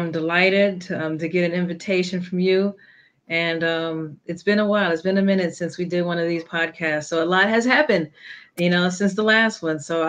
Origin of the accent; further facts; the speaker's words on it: New York City, New York, United States; I'm originally from New York City.